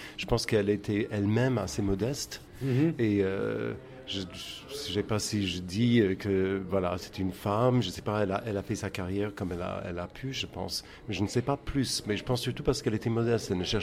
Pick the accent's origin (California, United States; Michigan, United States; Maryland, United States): Maryland, United States; Baltimore; donc j'avais l'intention de rester aux États-Unis et je suis rentré dans ma ville natale qui est Baltimore